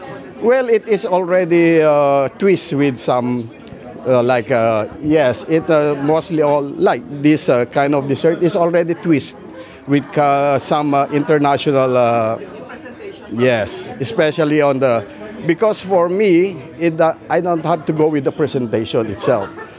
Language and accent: English; Baguio, Cordillera Administrative Region, Philippines; I'm from the Cordillera region of Baguio City, so I love cooking mostly my, my own food.